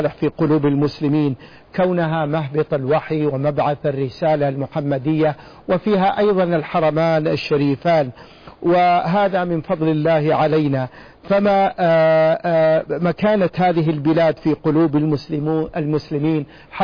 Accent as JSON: {"language": "Arabic", "country": "Saudi Arabia", "said": "بلادنا المملكة العربية السعودية"}